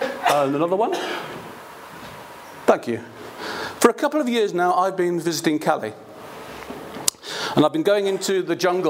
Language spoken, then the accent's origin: English; Belfast, Northern Ireland, United Kingdom; Now, though I was born in Loyalist Belfast and raised to be a royalist